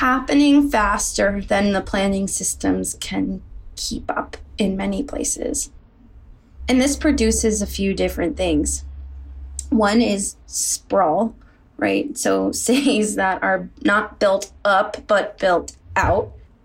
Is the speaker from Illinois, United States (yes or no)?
no; New York, United States; A couple really big things happened in my journey as a New Yorker, as a person in the world, and as an American